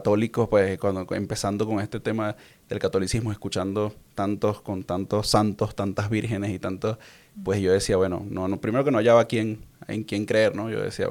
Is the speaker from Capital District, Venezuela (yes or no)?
yes; Caracas, Capital District, Venezuela; yo ya por mi acento y por mi forma de hablar, pues quizás lo reconocen, soy de Venezuela, nací en Caracas, Venezuela, en la capital, pero luego, pues con mi familia, bueno, realmente mi familia por parte materna es de La Guaira, de una ciudad costera, un estado, ciudad costero.